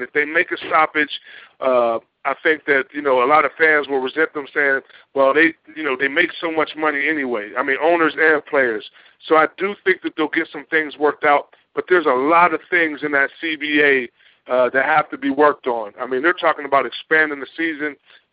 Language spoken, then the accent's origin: English; Pittsburgh, Pennsylvania, United States; I'm born and raised in Pittsburgh, man. I'm going to be here for the rest of my life.